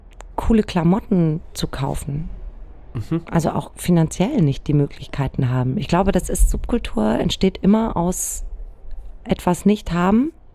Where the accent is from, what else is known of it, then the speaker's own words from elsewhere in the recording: Spessart, Germany; ich bin im Spessart aufgewachsen, halt so ein blondes Mädchen, das immer draußen rumgeturnt ist.